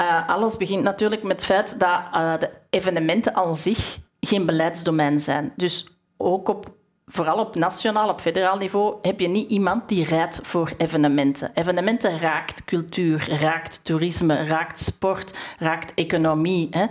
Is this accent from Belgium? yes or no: yes; Belgium; Dat is eigenlijk ook een van onze culturele values van als Belg zijnde.